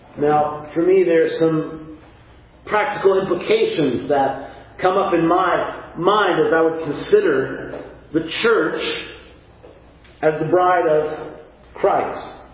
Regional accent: Kentucky, United States; So I am from Kentucky.

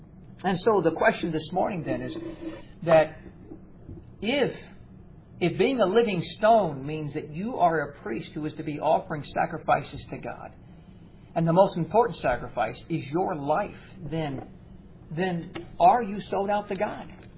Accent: United States; Let's face it, growing up in America, it's pretty easy to be a Christian.

